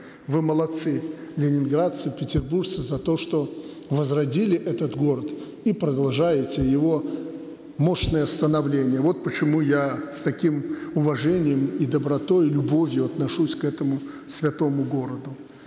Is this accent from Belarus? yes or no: yes; Belarus; белорусы и ленинградцы пострадали в годы Великой Отечественной войны больше любых народов. Мы больше, чем кто-либо, вместе с ленинградцами находились под оккупацией.